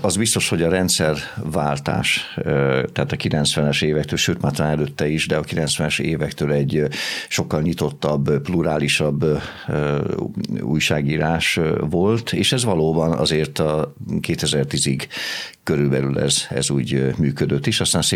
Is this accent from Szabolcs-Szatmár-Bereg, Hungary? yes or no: no; Szombathely, Vas, Hungary; nem csak itt születtem, hanem majd nem 30 éves koromig itt is éltem én Szombathelyen, tehát az összes iskolámat itt végeztem, a Derkovics Gyula általános iskolában, tanultam, mint derkós gyerek, aztán a zeneművészeti szakközépiskolában, a Berzsenyi Dániel tanárképző főiskolán szereztem az első diplomáimat